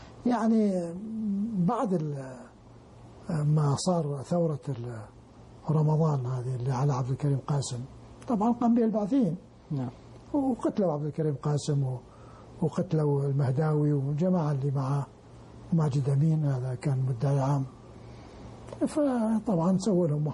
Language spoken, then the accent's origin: Arabic; Iraq; moved away as an adult; أنا أخرج من العراق وين أروح؟